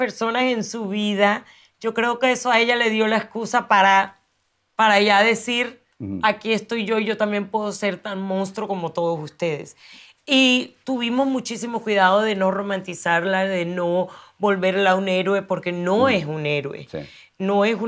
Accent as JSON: {"language": "Spanish", "country": "Colombia", "said": "Yo soy colombiana."}